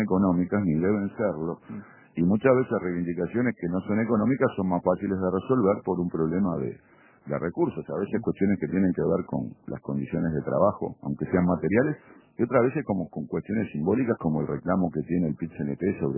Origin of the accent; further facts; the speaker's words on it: Montevideo, Uruguay; su patrón somos los ciudadanos de Montevideo.